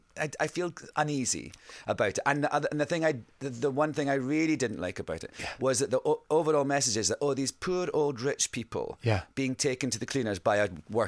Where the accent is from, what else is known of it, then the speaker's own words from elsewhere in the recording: Scotland, United Kingdom; accent: Scottish; I sing in my own voice as well. I sing with my Scottish accent.